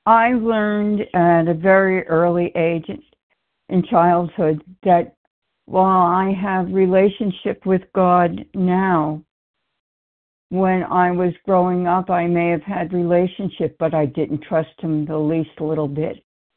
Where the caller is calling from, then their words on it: New York, United States; New York.